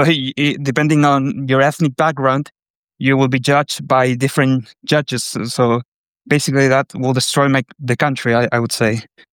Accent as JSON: {"language": "English", "country": "Chile", "said": "I'm from Chile."}